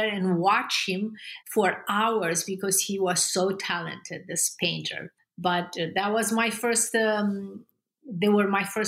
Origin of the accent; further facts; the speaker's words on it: Romania; So remember, I grew up in Romania in a communist regime.